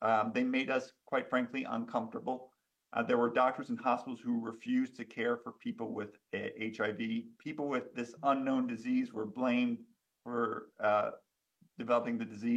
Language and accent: English; New York, United States; I grew up on farms in Western New York in the area